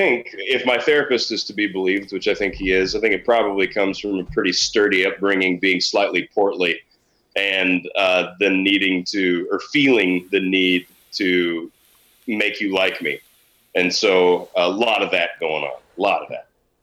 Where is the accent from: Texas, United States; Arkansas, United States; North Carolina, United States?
Texas, United States; North Richland Hills; I grew up not far away from Kyle. We both grew up in the Metroplex, so he's Dallas and I was Fort Worth.